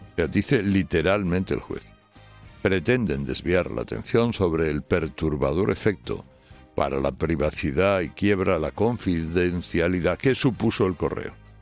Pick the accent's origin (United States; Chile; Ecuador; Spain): Spain; Region of Murcia; lo que uno dejará de pagar como murciano, ya le decíamos ayer, lo pagará como español.